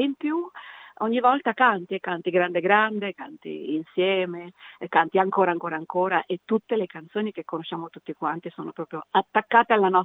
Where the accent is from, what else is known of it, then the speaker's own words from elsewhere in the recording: Bologna, Emilia-Romagna, Italy; also born or lived in Vignola; Bologna è la mia città natale, anche se poi io mi sono trasferita in provincia di Modena per un po' di tempo, sono stata a Vignola, sono stata anche in altri paesi modenesi, però io sono nata e sono adesso a Bologna.